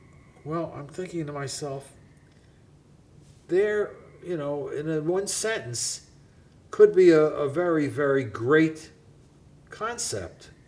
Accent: Bronx, New York, United States; I grew up in the Bronx, Lowe's Theaters across the block.

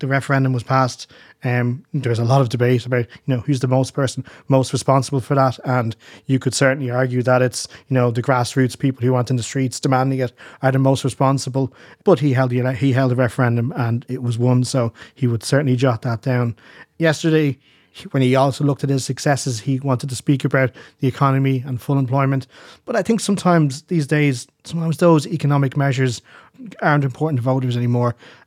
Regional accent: Ireland; a significant international, you know, recognition that we weren't used to as Irish people to have a Taoiseach in that.

